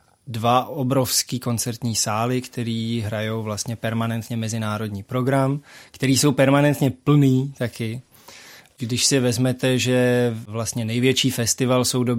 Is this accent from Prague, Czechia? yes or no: yes; Prague, Czechia; moved away; já jsem z Prahy už hrozně dlouho pryč.